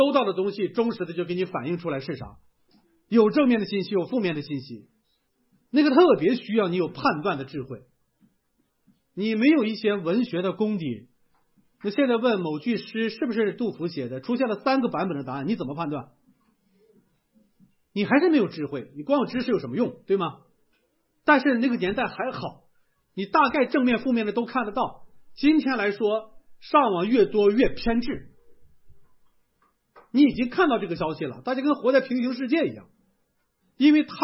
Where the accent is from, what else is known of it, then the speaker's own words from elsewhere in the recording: Shanxi, China; also born or lived in Hebei; 我是河北的，山西长大，泛称华北人吧。